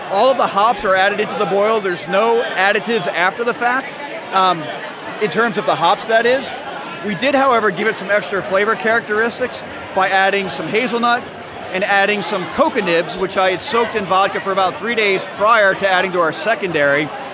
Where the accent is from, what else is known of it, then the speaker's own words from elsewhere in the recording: Bel Air, Maryland, United States; I'm here tonight with my good friend …. We're from Bel Air.